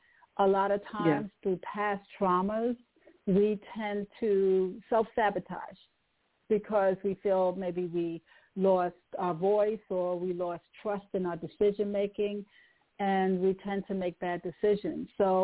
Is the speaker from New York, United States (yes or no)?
yes; New York City, New York, United States; moved away as an adult; now in Atlanta, United States; I'm based out of Atlanta, Georgia, but I was originally reared in New York City. So I escaped from New York about 30 years ago.